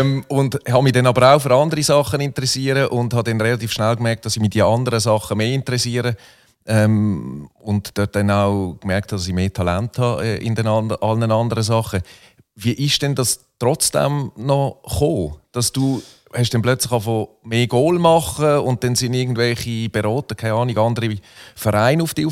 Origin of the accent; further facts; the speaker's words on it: Muttenz, Basel-Landschaft, Switzerland; also born or lived in Solothurn; Ich bin 1977 geboren, 1981 von Solothurn nach Muttenz gezogen, etwa 1 Kilometer Luftlinie vom St. Jakob.